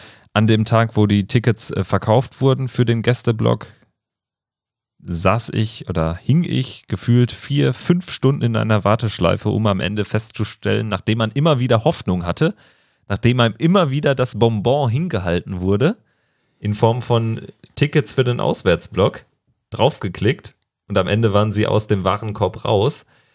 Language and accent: German; Germany; born there; habe ich dann Deutschland als Geburtsland, als mein Geburtsland nicht eingeben können